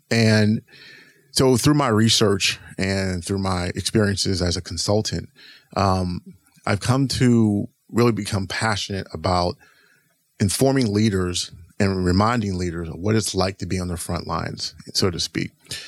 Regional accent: East Coast, United States; And growing up, I grew up on the East Coast. So I did grow up away from here. So I grew up on the East Coast.

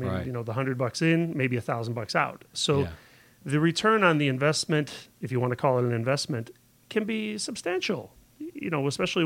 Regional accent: Buffalo, New York, United States; I grew up in Buffalo. They use Salins Hot Dogs.

